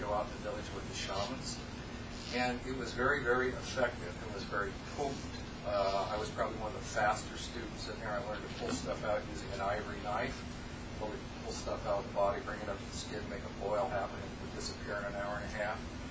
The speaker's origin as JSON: {"language": "English", "region": "Indiana", "country": "United States", "said": "I'm originally from Indiana, graduated from Indiana University School of Medicine and Environmental Health Science."}